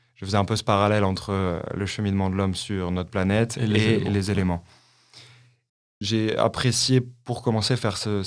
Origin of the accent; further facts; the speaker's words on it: France; Je suis français, ouais. Je divise mon temps du coup entre Paris et Bordeaux